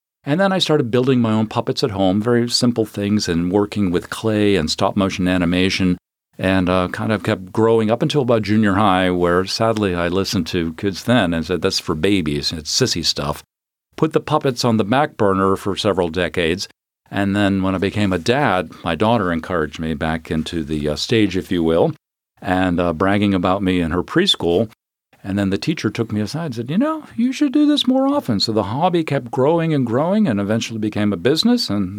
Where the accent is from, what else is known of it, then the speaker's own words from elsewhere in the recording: Andover, Massachusetts, United States; now in Cincinnati, United States; I grew up in Andover, Massachusetts, at the Memorial Hall Library to a packed house.